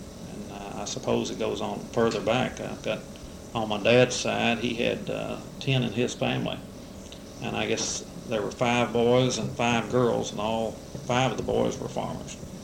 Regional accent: United States; born there; I was born in Fayette County in 1940.

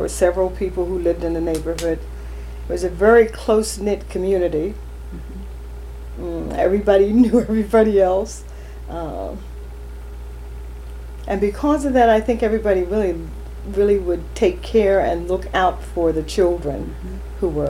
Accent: Mayfield, Kentucky, United States; born there; I was born in Mayfield, Kentucky on November 25th, 1941.

